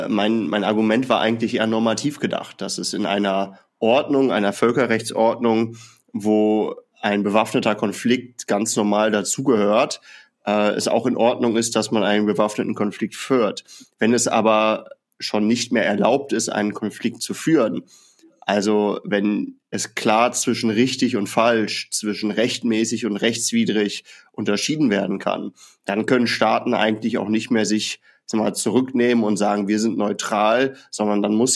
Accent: Germany; aber immer so niedrigschwellig, wie Russland es halt tut, auch bei uns in Deutschland.

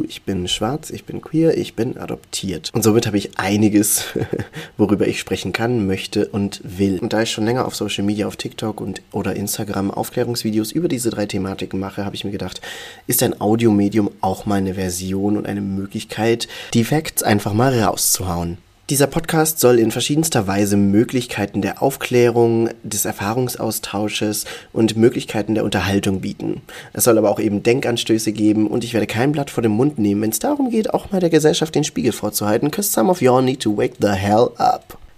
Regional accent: Baden-Württemberg, Germany; also born or lived in Nairobi, Kenya; Ich wurde dann mit 13 Monaten adoptiert und bin in einer Kleinstadt in Baden-Württemberg im Schwarzwald-Baar-Kreis aufgewachsen.

